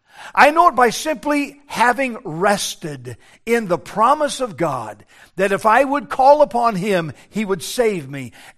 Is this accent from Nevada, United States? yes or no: no; Denver, Colorado, United States; I grew up near the South Platte River in Denver, Colorado, and at times we had flood stage